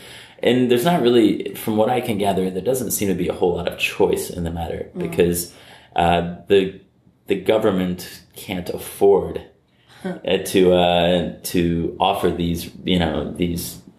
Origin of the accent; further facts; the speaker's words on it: United States; So, you know, in the U.S., I'm American.